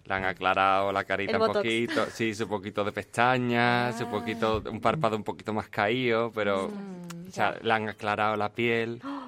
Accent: Jerez, Andalusia, Spain; also born or lived in Girona; yo nací en Girona, pero me crié en Jerez, y cuando llegué, que era muy chico

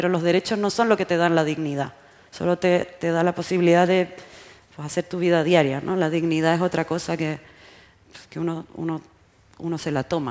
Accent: Chile; me está emocionando mucho ver lo que está pasando en mi país, que es Chile

